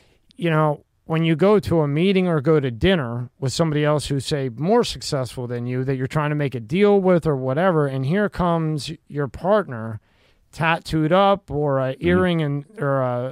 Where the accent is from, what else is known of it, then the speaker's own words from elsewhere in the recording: Italy; I'm from Italy